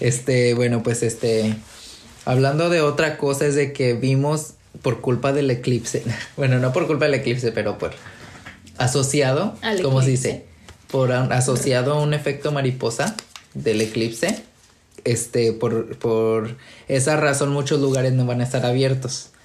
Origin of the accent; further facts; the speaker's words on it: León, Guanajuato, Mexico; yo soy de León, Guanajuato